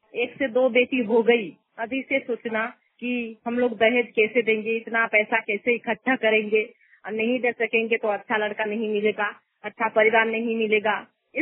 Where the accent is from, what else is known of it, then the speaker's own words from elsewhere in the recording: Dudhuri, Jharkhand, India; मेरा गांव है दुदुड़ी, मैं पूर्वी सिंहभूम झारखंड की रहने वाली हूँ।